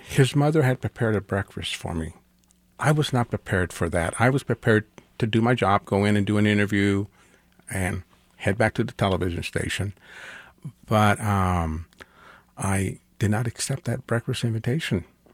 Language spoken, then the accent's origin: English; Kansas City, United States; born there; I was born here in Kansas City